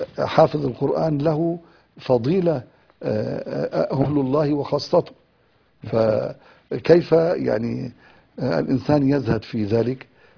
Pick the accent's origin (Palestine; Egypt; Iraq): Egypt; أنا تربيت في مصر يعني فترة شبابي كلها